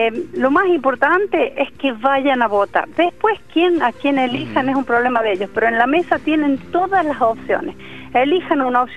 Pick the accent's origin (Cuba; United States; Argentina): Argentina; Aymogasta, La Rioja; yo vengo de Aymogasta, entonces allá la idiosincrasia es diferente, allá la gente, todo el mundo me conoce